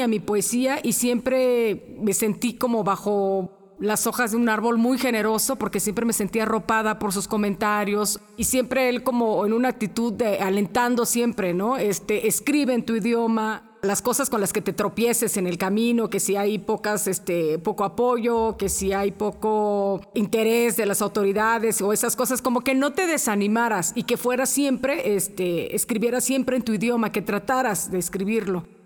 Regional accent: Juchitán, Oaxaca, Mexico; soy de Juchitán, Oaxaca.

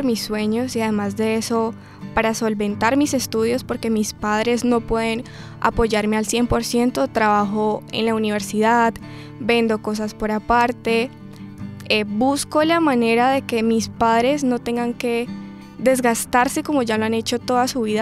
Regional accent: Colombia; lo que nos distingue como colombianos es que somos personas con mucha perseverancia y me considero una mujer muy perseverante.

